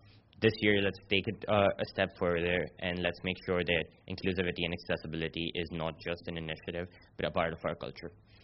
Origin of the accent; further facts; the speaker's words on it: Dubai, United Arab Emirates; now in East Lansing, United States; I was born and raised in Dubai, UAE. About a year ago, I left my home, I left my everything. I left my friends, family, everyone that I could probably call home, back home in Dubai